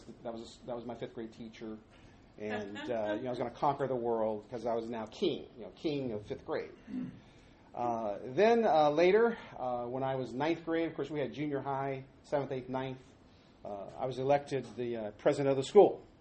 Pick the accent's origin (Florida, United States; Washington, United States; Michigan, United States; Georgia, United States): Washington, United States; Seattle; So we grew up in Seattle, went to school there, did all my schooling there.